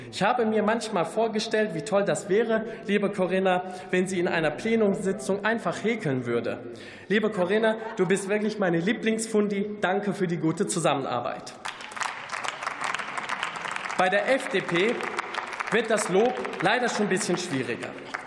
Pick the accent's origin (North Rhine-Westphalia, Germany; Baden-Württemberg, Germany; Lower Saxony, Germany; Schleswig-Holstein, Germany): North Rhine-Westphalia, Germany; Wie einige von Ihnen wissen, bin ich in NRW im alten Zechenviertel aufgewachsen